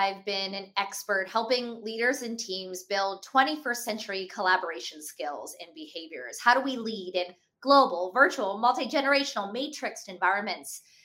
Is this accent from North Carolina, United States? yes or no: no; Pittsburgh, Pennsylvania, United States; first language Hindi; English is a second language; I grew up in Pittsburgh, Pennsylvania. My parents were Indian immigrants, so at home, we spoke Hindi, which meant when I got to school, I really struggled to find my voice. I had accented English.